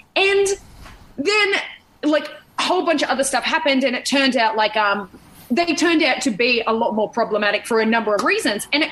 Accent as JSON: {"language": "English", "town": "Sydney", "region": "New South Wales", "country": "Australia", "tie": "born or raised there", "said": "growing up in Sydney"}